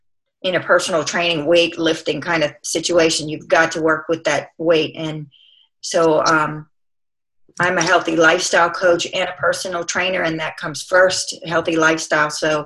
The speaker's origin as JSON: {"language": "English", "region": "Louisiana", "country": "United States", "said": "Southern Louisiana, right outside of New Orleans."}